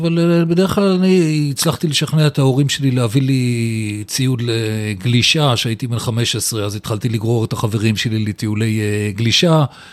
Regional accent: Givatayim, Tel Aviv District, Israel; אני גדלתי בגבעתיים, שנות ה-60, שנות ה-70

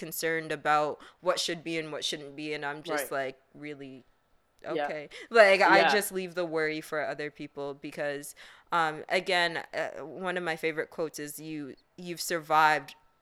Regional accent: Canada; Again, I just want to acknowledge that we're extremely privileged as me as a Canadian

